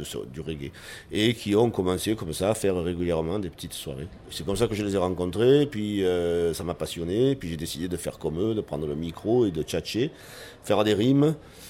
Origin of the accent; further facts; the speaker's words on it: Marseille, Provence-Alpes-Côte d'Azur, France; D'abord, ben moi je suis Marseillais, donc je suis né ici il y a un bon demi-siècle.